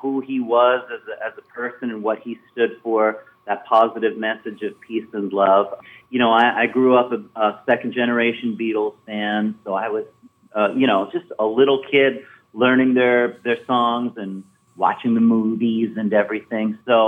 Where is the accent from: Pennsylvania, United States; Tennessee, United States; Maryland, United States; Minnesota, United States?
Pennsylvania, United States; Philadelphia; I grew up in Philadelphia, so I was used to being on stage and singing and playing guitar